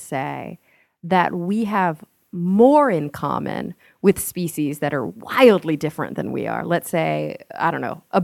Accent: Texas, United States; I was born and raised in Texas. I'm a queso girl.

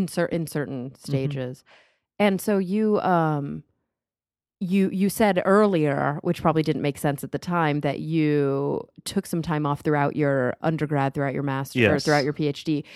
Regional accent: Texas, United States; I'm a Texan.

